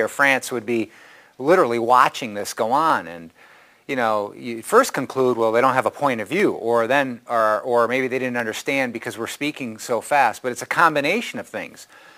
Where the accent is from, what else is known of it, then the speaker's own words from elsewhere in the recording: United States; I mean, look, I'm an American. I'm quite Western. I speak fast.